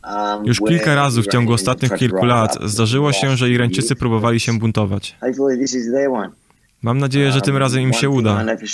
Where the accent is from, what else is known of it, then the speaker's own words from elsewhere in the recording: Israel; kiedy dowiadują się, że jestem Żydem, że jestem z Izraela